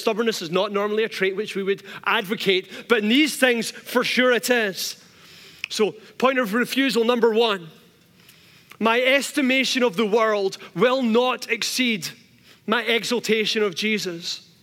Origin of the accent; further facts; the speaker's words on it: Scotland, United Kingdom; I went to church, preached, went home, and had a cup of tea because we're Scottish.